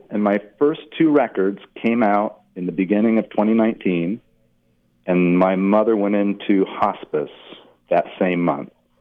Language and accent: English; Los Angeles, California, United States; also born or lived in Indiana; Anyway, so I wrote this coming-of-age story about growing up in Los Angeles, where I grew up. This kid that comes home from junior high one day and gets beat up. He's new in town. He's from Indiana, like I was.